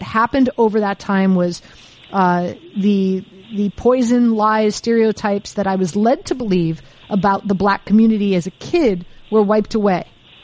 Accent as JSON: {"language": "English", "town": "Miami", "region": "Florida", "country": "United States", "tie": "born or raised there", "said": "It's just, it's, I grew up in Miami. I like to call it a melting pot."}